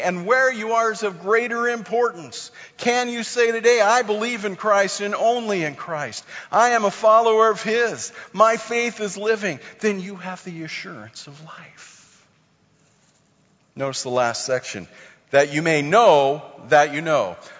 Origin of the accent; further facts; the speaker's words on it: California, United States; I grew up in California. You drove up to the snow to see it, and then you went home.